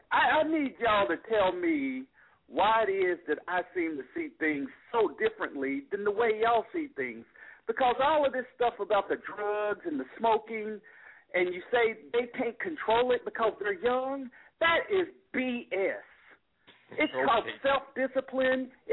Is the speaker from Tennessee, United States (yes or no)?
yes; Knoxville, Tennessee, United States; I'm from Knoxville, Tennessee. I grew up an athlete, and I've never smoked or drank in my life.